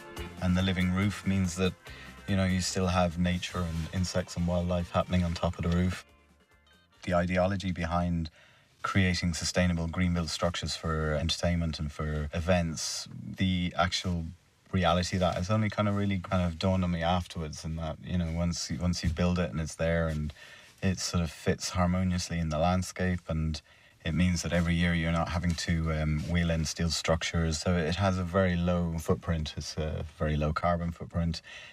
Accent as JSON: {"language": "English", "town": "Kilkill", "country": "Ireland", "tie": "born or raised there", "lives_now": "Bantry, Ireland", "said": "I live down here in Bantry in West Cork, and I grew up around Kilkill"}